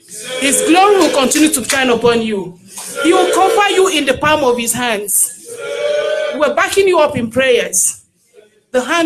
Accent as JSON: {"language": "English", "region": "Northern Nigeria", "country": "Nigeria", "tie": "born or raised there", "also_born_or_lived": "Isukwato", "said": "I grew up in the northern part of Nigeria."}